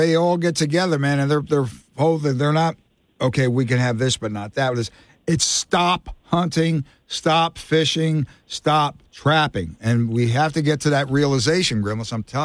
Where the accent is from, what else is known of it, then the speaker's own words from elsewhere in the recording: Newark, New Jersey, United States; … from Newark, where I grew up in Newark.